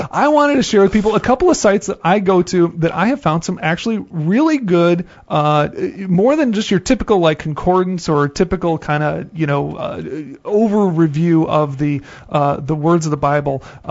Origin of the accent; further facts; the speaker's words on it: New Jersey, United States; I grew up born in New Jersey.